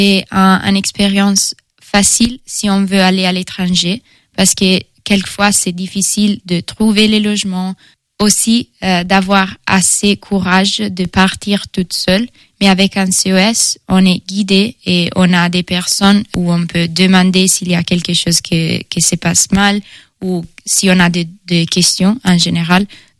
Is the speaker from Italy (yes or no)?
yes; Italy; French is a second language; now in France; je suis italienne et j'ai 22 ans. Je viens d'Italie, mais j'ai étudié aux Pays-Bas et aussi au Royaume-Uni. Et maintenant, je suis en France pour faire un volontariat européen.